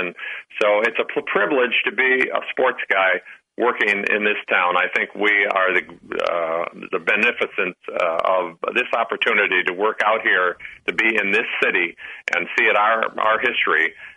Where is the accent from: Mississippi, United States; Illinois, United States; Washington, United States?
Illinois, United States; Chicago; And my whole life, from the time growing up in Chicago, listening to Jack Brickhouse or whoever it might be